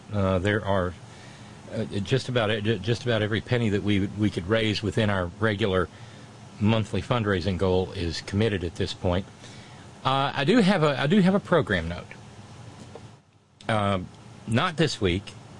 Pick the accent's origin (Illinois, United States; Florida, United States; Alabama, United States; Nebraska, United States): Alabama, United States; Florence; something that I have loved since I was a teenager, namely the W.C. Handy Music Festival in my hometown, will actually be taking place that last weekend of July.